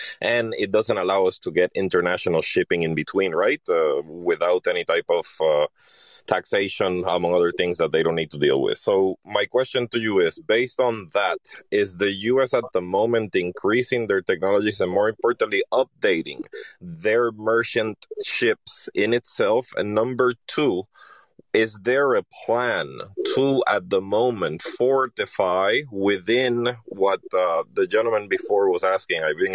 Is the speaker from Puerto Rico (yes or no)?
yes; Puerto Rico; So born and raised in Puerto Rico